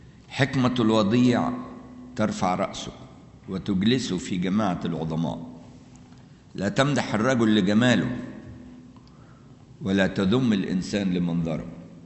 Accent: Egypt; العادة دي مش موجودة عندنا كمصريين

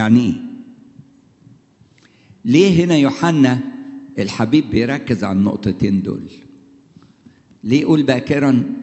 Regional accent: Egypt; شوف التقليد دي لبناني وأنا مصري

